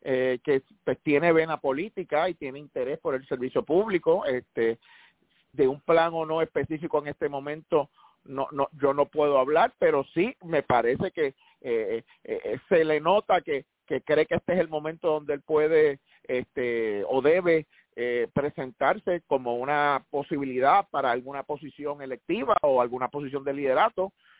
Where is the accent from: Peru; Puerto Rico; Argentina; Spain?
Puerto Rico; como ciudadanos, como electores, como votantes, como puertorriqueños